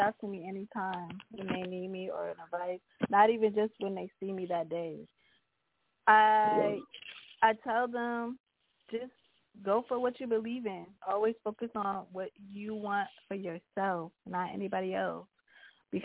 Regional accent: Montclair, New Jersey, United States; And we grew up together in Montclair. She lived right around the corner from me.

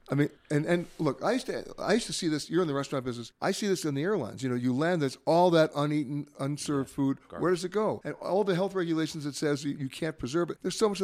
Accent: New York, United States; Now, me, I grew up in New York. A bell means, oh, it's change of period.

